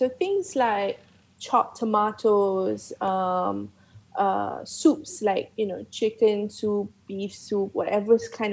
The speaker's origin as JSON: {"language": "English", "country": "Malaysia", "said": "That's the best bit about being Malaysian, you know, like everything goes into a nasi goreng and nobody's gonna judge you"}